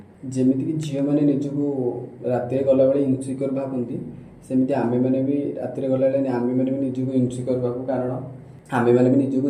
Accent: Paradip, Odisha, India; ମୋ ଘର ହେଉଛି ପାରାଦୀପ।

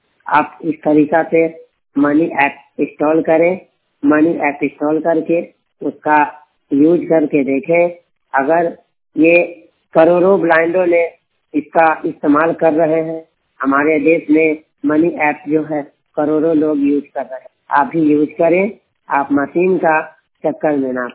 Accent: Bihar, India; now in Delhi, India; 100% blind Bihar का रहने वाला हूँ। मैं दिल्ली मुबारकपुर दवास में रहता हूँ।

